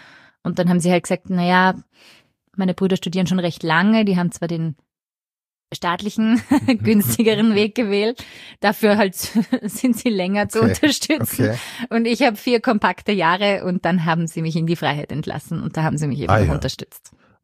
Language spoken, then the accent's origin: German; Vienna, Austria; Ich bin Wienerin